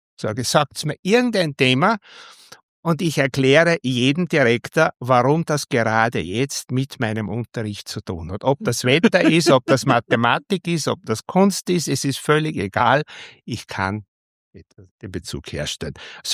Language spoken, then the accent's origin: German; Kremsmünster, Upper Austria, Austria; born there; Ich bin in Kremsmünster geboren, bin dort in Kirchberg in die Volksschule gegangen. Kremsmünster hat drei Volksschulen.